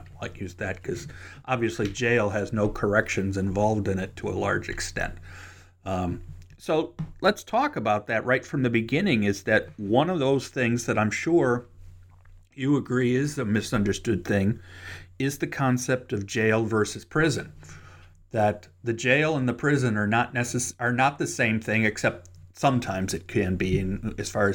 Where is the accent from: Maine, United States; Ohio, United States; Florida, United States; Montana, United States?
Ohio, United States; Cleveland